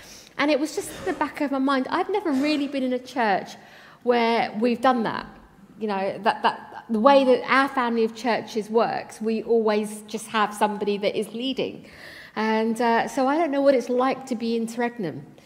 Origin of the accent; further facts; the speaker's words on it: India; now in United Kingdom; You know that I'm Indian, you can see that. When we first came to the UK, we landed in a place called Southall.